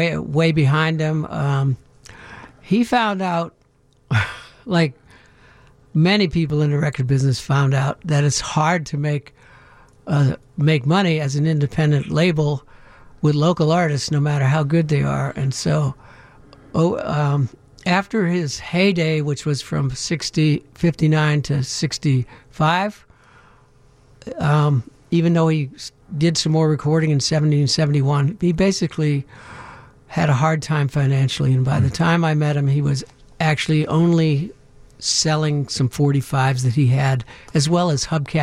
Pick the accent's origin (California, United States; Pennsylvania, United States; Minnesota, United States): Pennsylvania, United States; Pittsburgh; Because I was from Pittsburgh.